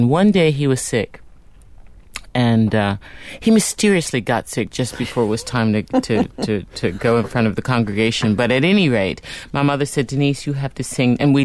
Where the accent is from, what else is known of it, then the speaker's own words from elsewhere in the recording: Washington, District of Columbia, United States; in church when I was a young girl growing up in Washington, D.C., with my family who had a singing group.